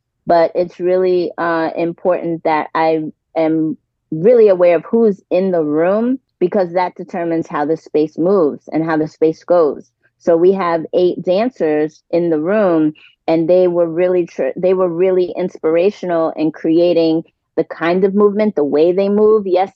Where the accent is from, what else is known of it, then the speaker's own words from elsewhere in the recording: New York City, New York, United States; And you know, I'm originally from New York City, as she is.